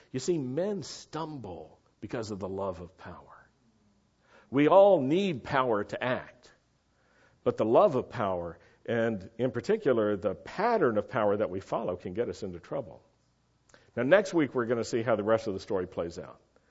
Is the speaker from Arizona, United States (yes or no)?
no; Virginia, United States; I knew as a Jew growing up in Virginia during that time period what anti-Semitism was like